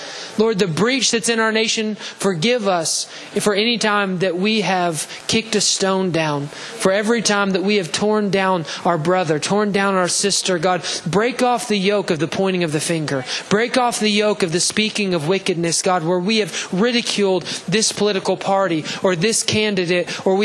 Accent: Alabama, United States; I can't pronounce the Hebrew word because I'm from Alabama

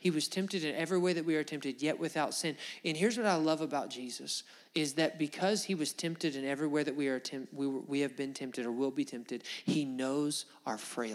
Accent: Alabama, United States; I grew up in Alabama, and I think every grandmother in Alabama has a room you're just not allowed to go in.

